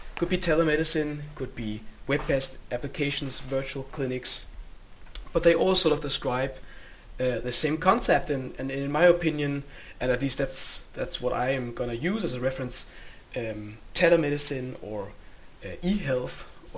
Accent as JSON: {"language": "English", "town": "Copenhagen", "region": "Capital Region of Denmark", "country": "Denmark", "said": "I'm a gastroenterologist from Copenhagen in Denmark"}